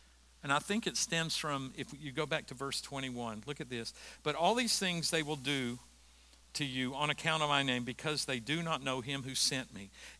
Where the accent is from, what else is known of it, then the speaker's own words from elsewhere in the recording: the South, United States; we're from the South, so we're gonna go slow.